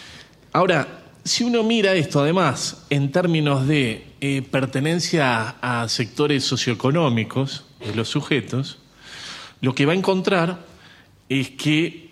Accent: Uruguay; nosotros como sociedad uruguaya

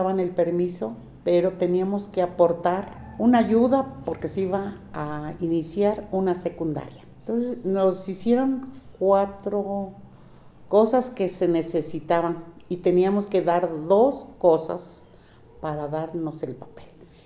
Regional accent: San Bartolomé, State of Mexico, Mexico; Soy originaria de San Bartolomé, Estado de México.

